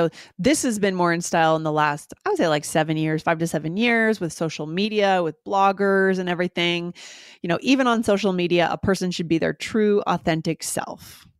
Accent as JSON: {"language": "English", "region": "New Hampshire", "country": "United States", "said": "at a Savers, I think in New Hampshire, actually, my home state, they purchased it."}